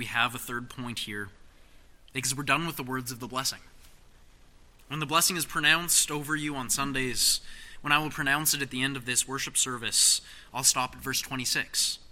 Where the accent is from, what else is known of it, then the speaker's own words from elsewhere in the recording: British Columbia, Canada; We are Canadian, we are British Columbians, we are Canadian Reformed.